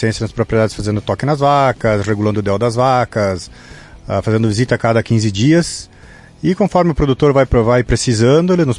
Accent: Santa Catarina, Brazil; É que eu sou natural de Santa Catarina, a gente vai para lá, né?

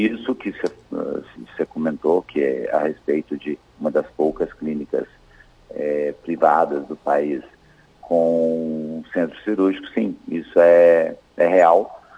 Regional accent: Belo Horizonte, Minas Gerais, Brazil; now in Caxias do Sul, Brazil; eu cheguei em Caxias do Sul, eu sou mineiro de Belo Horizonte

